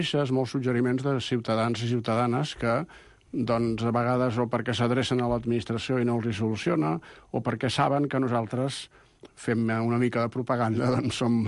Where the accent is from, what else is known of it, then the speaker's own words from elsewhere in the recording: Barcelona, Catalonia, Spain; jo sóc barceloní, però en aquests moments no hi visc a Barcelona, visc al municipi al costat